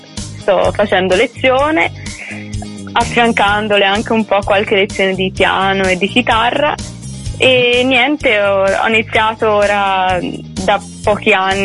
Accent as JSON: {"language": "Italian", "town": "Cecina", "region": "Tuscany", "country": "Italy", "said": "sono di Cecina, un paese in provincia di Livorno, quindi sono toscana."}